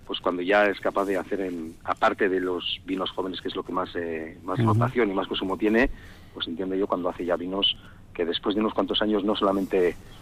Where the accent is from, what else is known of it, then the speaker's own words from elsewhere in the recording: Zalla, Basque Country, Spain; yo soy de Zalla